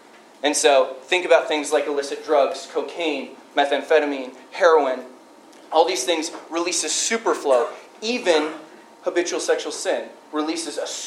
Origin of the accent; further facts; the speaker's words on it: Wyoming, United States; I just so happened to be home alone on the ranch where I grew up in Wyoming.